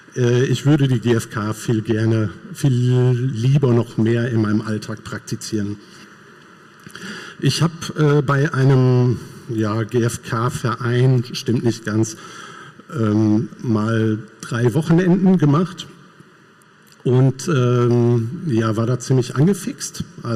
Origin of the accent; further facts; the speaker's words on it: North Rhine-Westphalia, Germany; Bin Westfale und bin offiziell im Ostwestfälischen mittlerweile beheimatet, in der Nähe von Kassel, was eben nicht mehr Westfalen ist.